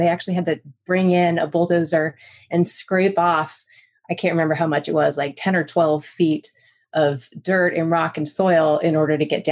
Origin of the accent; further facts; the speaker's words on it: Colorado, United States; now in Nebraska, United States; So I'm not originally from Nebraska. I'm actually originally from Colorado, Jeff.